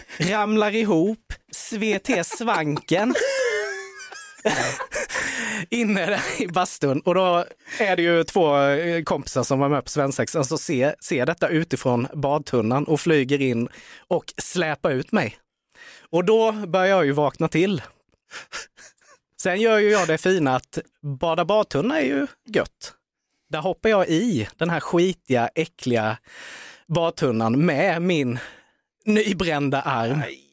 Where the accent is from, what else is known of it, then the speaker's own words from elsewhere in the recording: Värnamo, Jönköping County, Sweden; Där jag är ifrån.